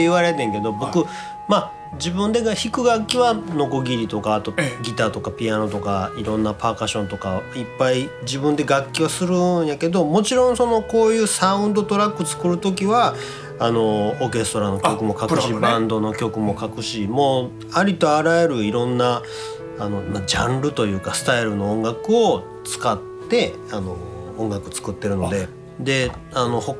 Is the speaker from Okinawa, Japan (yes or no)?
no; Sakai, Osaka, Japan; born there; moved away; 僕もね、堺で生まれてこっち来たんですけど